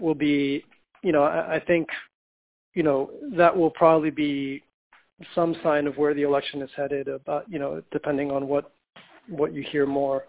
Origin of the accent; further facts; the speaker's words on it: Argentina; now in United States; I myself am an immigrant. You know, I'm a naturalized citizen. I'm originally from Argentina.